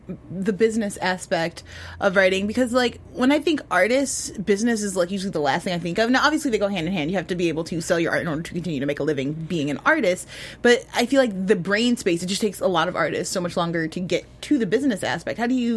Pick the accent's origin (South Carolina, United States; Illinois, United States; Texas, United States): Illinois, United States; Chicago; I'm from Chicago, so it's a longtime hallmark.